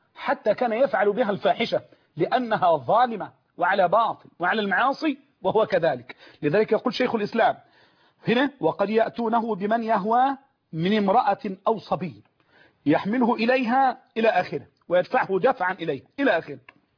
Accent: Egypt; عندنا في مصر

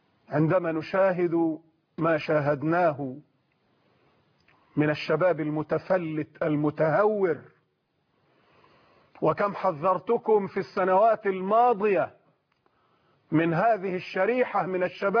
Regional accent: Egypt

